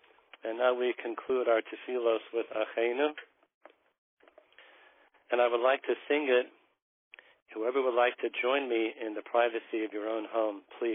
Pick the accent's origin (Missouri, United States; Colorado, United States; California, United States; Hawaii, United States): Colorado, United States; Denver; moved away as an adult; now in Baltimore, United States; My wife and I, Rebbetzin Bracha, came to Baltimore in 1986. We're from Denver, Colorado.